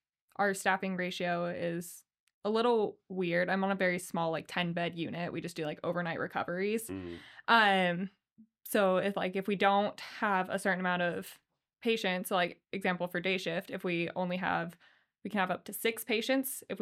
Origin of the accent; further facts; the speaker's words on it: Idaho Falls, Idaho, United States; now in Boise, United States; Always knew I was going to move to Boise. I'm originally from Idaho Falls.